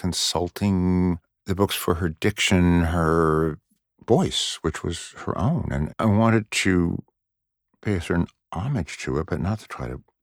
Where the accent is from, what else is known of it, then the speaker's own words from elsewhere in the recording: Los Angeles, California, United States; I grew up in Los Angeles. I wasn't an especially bookish kid. And I went to a ridiculous public high school where they didn't really teach us anything.